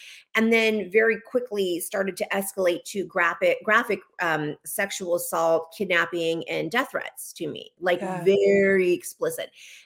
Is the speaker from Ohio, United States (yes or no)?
no; Los Angeles, California, United States; And I was one of the LA Weekly People of the Year, which was exciting. That's my hometown, you know.